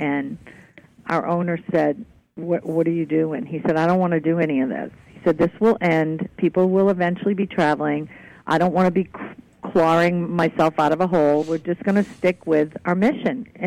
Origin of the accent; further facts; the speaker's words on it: Peabody, Massachusetts, United States; So I grew up in Peabody, Massachusetts. I spent all my summers in Maine. My grandfather had a boys' camp in Casco, and I was there until I was about 9.